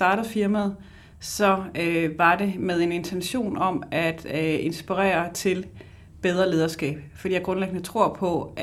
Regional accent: Region of Southern Denmark, Denmark; Oprindeligt er jeg Sønderjyde

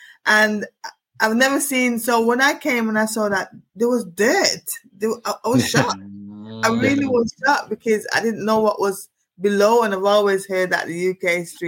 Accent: Jamaica; growing up in Jamaica

